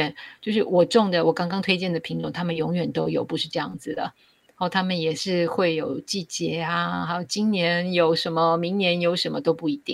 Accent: Taiwan; moved away as an adult; now in United States; 我自己是从台湾来的，我是念研究所的以后才到美国来，所以我对中国大陆的环境也许不是那么的了解哈，

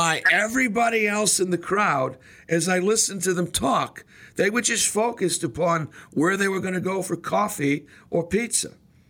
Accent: Boston, Massachusetts, United States; I was at a convention in Boston, Massachusetts, my hometown.

